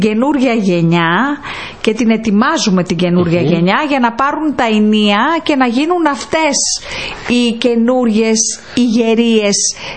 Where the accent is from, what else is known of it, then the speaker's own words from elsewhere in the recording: Lefkada, Ionian Islands, Greece; Έτσι κι αλλιώς είμαι από τη Λευκάδα.